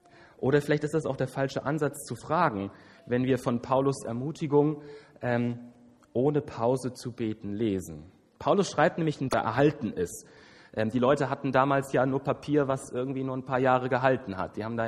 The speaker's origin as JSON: {"language": "German", "town": "Manderbach", "region": "Hesse", "country": "Germany", "tie": "born there", "said": "Ich stamme gar nicht so weit von hier, gebürtig aus Manderbach, Dillenburg. Ist ja auch so eine fromme Ecke."}